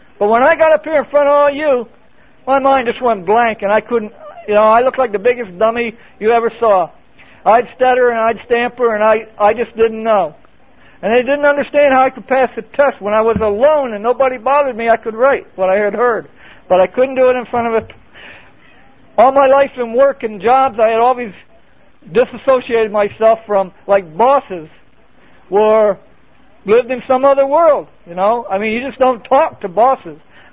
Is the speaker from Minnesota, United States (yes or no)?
no; Pennsylvania, United States; I was able to go to my hometown in Pennsylvania.